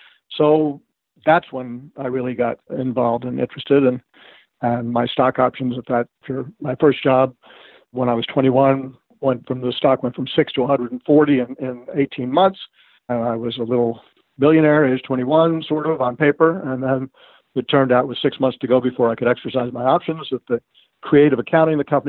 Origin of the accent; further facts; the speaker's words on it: Manhattan, New York, United States; No, I grew up in Manhattan, and so my general philosophy is if it's not paved, it's not safe.